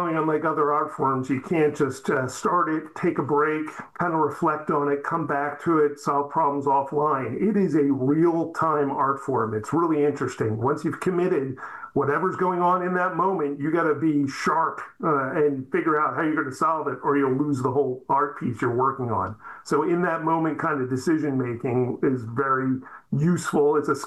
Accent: Pottstown, Pennsylvania, United States; my one friend from growing up in Pottstown

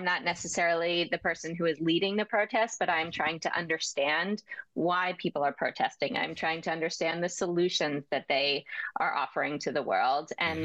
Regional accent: Philadelphia, Pennsylvania, United States; also born or lived in Bolivia / Vietnam; I think, you know, I grew up in Philly. I live in Philly now.

